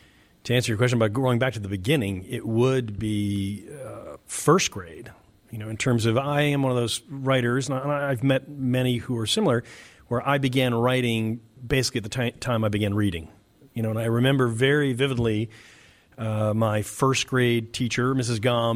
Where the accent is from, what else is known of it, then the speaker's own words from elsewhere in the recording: Dedham, Massachusetts, United States; Dedham, Massachusetts.